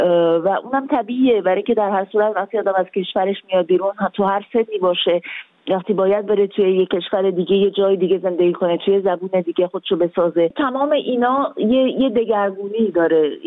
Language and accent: Persian; Iran; من اون قسمت سالهای 70 تو ایران خیلی شبیه زندگی خودمه، برای اینکه منم توی همچین خانواده‌ای بزرگ شدم